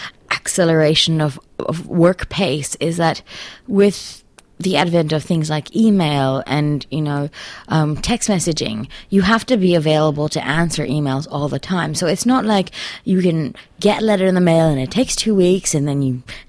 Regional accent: Tanzania; I grew up in Tanzania, which is just on the east coast of Africa, below Kenya, and just across from Zanzibar and Madagascar on the bottom.

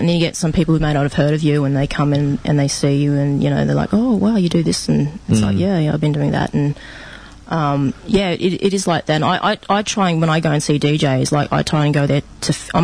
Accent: Sydney, New South Wales, Australia; now in Melbourne, Australia; Yeah, I was born in Sydney. I pretty much lived there the whole time.

